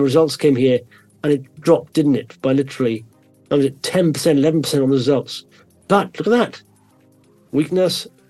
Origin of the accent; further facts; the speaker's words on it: Wales, United Kingdom; I'm from Wales.